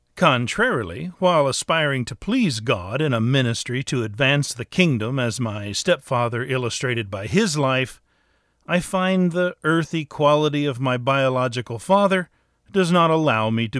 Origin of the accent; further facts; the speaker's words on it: Melbourne, Florida, United States; born there; I was born in Melbourne, Florida.